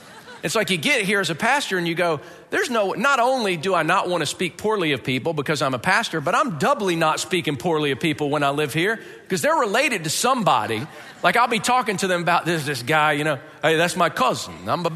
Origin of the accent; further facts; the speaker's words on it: Atlanta, Georgia, United States; also born or lived in Florida; now in Buffalo, United States; when I moved here from Florida, even though I'm originally from Atlanta, when I moved here from South Florida, where I was for 8 years prior to coming up here to Buffalo